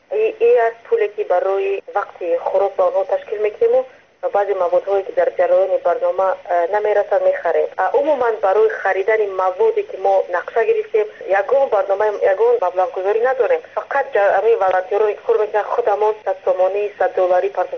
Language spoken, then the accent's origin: Persian; Ishkoshim, Gorno-Badakhshan, Tajikistan; همه ما بیشتر بیرون از تاجیکستان هستیم